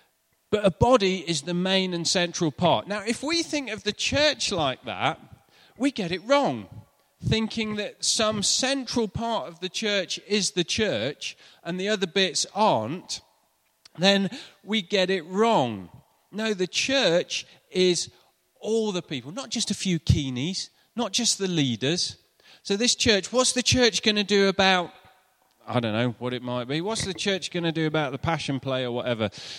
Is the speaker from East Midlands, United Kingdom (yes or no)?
yes; Nottingham, East Midlands, United Kingdom; where I grew up in Nottingham